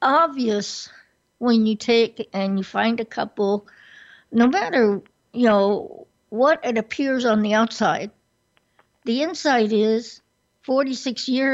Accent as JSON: {"language": "English", "town": "Orlando", "region": "Florida", "country": "United States", "tie": "born or raised there", "also_born_or_lived": "Michigan", "said": "we moved down to Florida originally from Michigan when I was just a little tadpole of about 8 years old. And my sister never left. The rest of us went wandering on to colleges and places all over the place. But Orlando and that area is still pretty much home to me."}